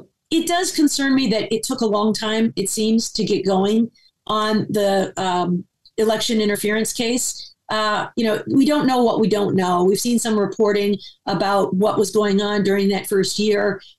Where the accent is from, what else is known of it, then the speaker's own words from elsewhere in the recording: Michigan, United States; one of the things we saw here in my home state of Michigan